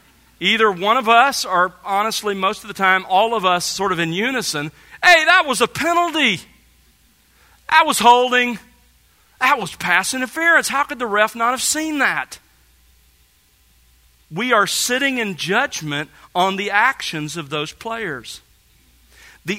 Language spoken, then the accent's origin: English; Mobile, Alabama, United States; I grew up in Mobile and grew up loving and playing football.